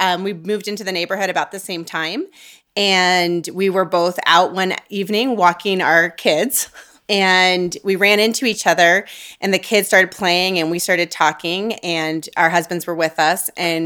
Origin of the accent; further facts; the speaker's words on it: Colorado, United States; also born or lived in North Carolina; We grew up in Colorado, but we had moved back from North Carolina, a small town in North Carolina.